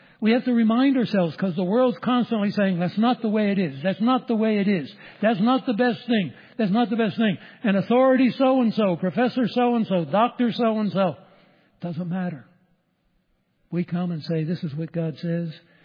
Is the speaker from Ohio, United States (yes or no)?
no; Pittsburgh, Pennsylvania, United States; I was raised outside of Pittsburgh.